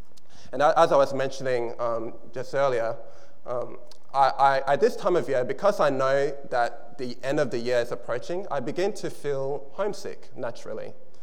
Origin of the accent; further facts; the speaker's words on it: Nigeria; Nigerian food and I hear the Nigerian gospel music played in the background, it's then I realize, yes, I am Nigerian after all.